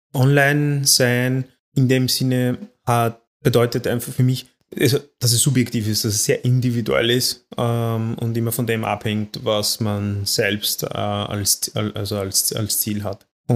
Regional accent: Austria; hier bei uns in Österreich wird

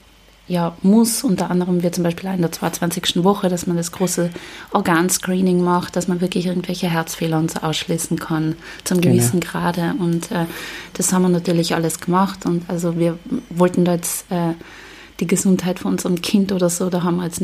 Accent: Tyrol, Austria; also wir sind ja in Tirol aufgewachsen

